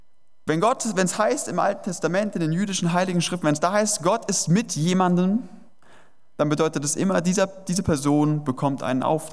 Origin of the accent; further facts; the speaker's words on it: Hesse, Germany; ich komme ja auch aus Hessen, da kennt man das eher weniger.